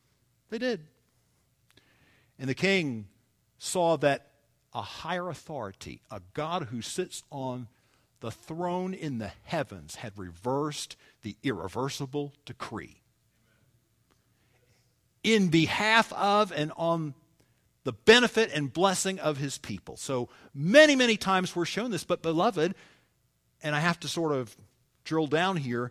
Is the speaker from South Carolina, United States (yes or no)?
yes; Charleston, South Carolina, United States; See, I grew up in the South. And I not only grew up in the South, but I grew up in Charleston, the holy city.